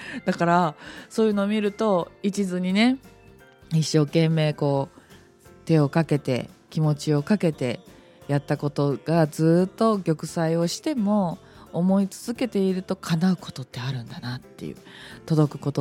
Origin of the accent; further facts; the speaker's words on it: Okayama, Japan; 私も超絶地元なんですよ出身がそのあたりなので